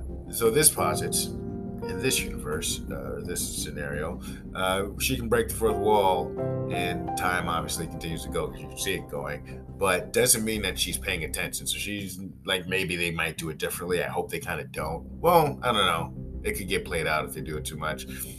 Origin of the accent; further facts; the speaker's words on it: East Coast, United States; and I'm from the East Coast